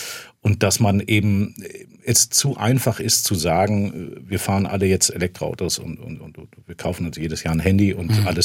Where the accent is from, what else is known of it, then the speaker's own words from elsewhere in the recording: Gönningen, Baden-Württemberg, Germany; Aufgewachsen in Göningen, muss man sozusagen.